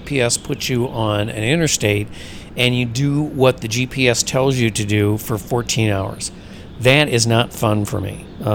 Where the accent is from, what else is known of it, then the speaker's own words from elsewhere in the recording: Chicago, Illinois, United States; Well, I was born in Illinois. I have been all over Illinois, so I know Illinois pretty well. I'm from Chicago and also worked in St. Louis for a couple of years.